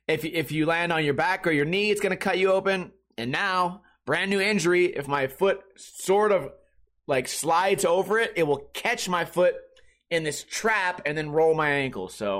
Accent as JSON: {"language": "English", "town": "Las Vegas", "region": "Nevada", "country": "United States", "tie": "born or raised there", "said": "today is the first day in Las Vegas, Nevada, my hometown."}